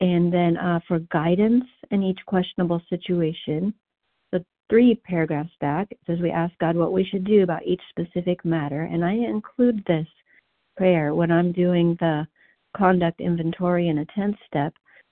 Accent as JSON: {"language": "English", "region": "Missouri", "country": "United States", "said": "from Missouri, so grateful to have the miracle of being recovered today."}